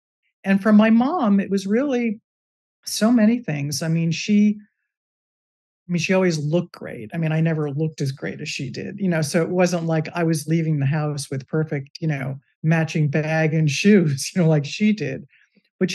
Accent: Newark, New Jersey, United States; born there; I was an East Coaster. I was born in Newark, New Jersey.

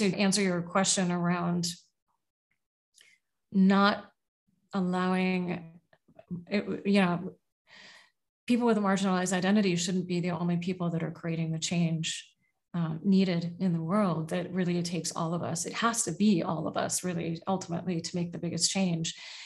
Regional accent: Oakland, California, United States; also born or lived in San Francisco / Seattle; I was born in San Francisco, grew up in Oakland, and then in Seattle. And in Seattle, I lived in South Seattle. So very diverse neighborhoods.

